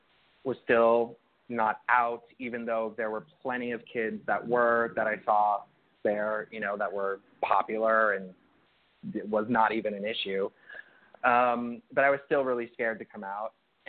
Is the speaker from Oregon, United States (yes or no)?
no; Santa Clarita, California, United States; I grew up in Los Angeles in a suburb called Santa Clarita, which I guess Drew Barrymore put on the map with her Netflix show.